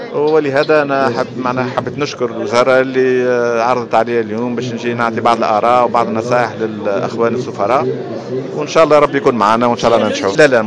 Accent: Tunisia; كما تعرفوا انا تونسي بطبيعه الحال، لكن زاد اشتغلت في المغرب

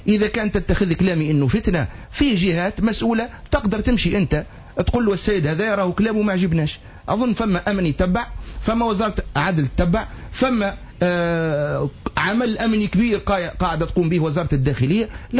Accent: Tunisia

